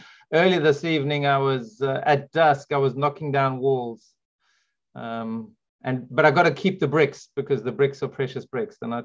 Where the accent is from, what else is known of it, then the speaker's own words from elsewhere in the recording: South Africa; now in Wales, United Kingdom; I'm a South African living in the UK in Wales.